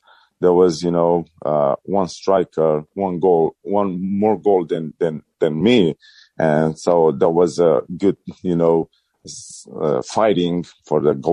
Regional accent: Ploiești, Prahova, Romania; English is a second language; now in United States; So, originally I'm from Romania. I was, growing up Ploiești, nice city, has access to the Prahova Valley, one of the most important alpine tourism areas in Romania.

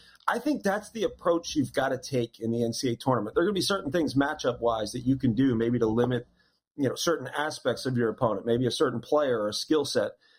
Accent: New Jersey, United States; And the fact that anybody even knows I'm from South Jersey, that just makes it even better.

